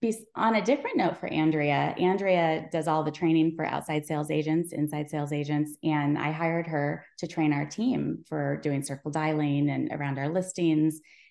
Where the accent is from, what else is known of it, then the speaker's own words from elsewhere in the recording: Des Moines, Iowa, United States; So I'm from Des Moines, Iowa, and I had a boyfriend in high school, and his mother was a real estate agent, and she was delightful.